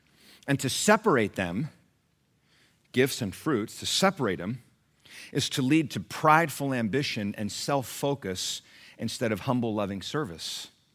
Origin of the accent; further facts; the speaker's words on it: Sacramento, California, United States; also born or lived in Germany; when I was born in Germany, and we were there for a little while, and then my dad got assigned to California.